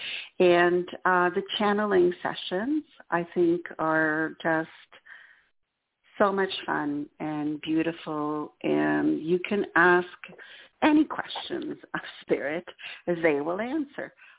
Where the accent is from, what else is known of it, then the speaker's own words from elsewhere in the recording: Quebec City, Quebec, Canada; first language French; English is a second language; My first language is French, and I'm originally from Quebec City, so my services are available in both French and English.